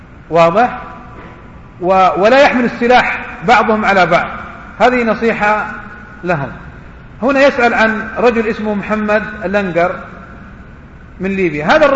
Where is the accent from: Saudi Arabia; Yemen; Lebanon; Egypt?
Saudi Arabia; وهنا عندنا في السعودية وفي دول الخليج يحاول بعض الناس يعني تجويز هذه الأمور